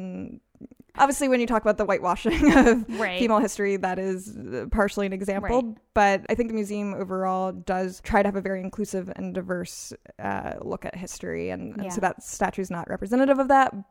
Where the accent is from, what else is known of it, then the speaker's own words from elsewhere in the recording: North Carolina, United States; I grew up in North Carolina, so First in Flight is on every single Woo-woo. License plate.